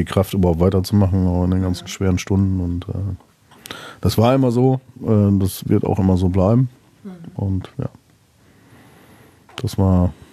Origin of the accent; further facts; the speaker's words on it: North Rhine-Westphalia, Germany; da bin ich typischer Westfale